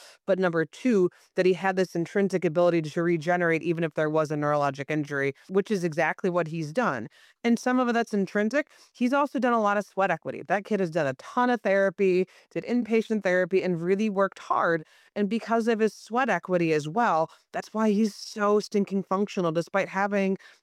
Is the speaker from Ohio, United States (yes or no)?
yes; Ohio, United States; I grew up in a small town in Northwest Ohio. There was literally an OBGYN and a family doc in my hometown.